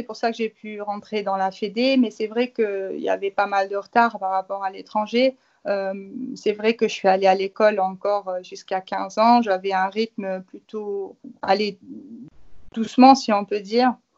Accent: Luxembourg; je suis du Luxembourg.

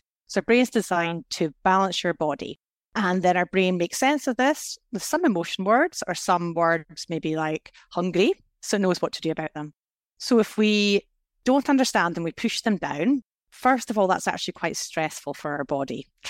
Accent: Scotland, United Kingdom; I was brought up in Scotland in the 1980s

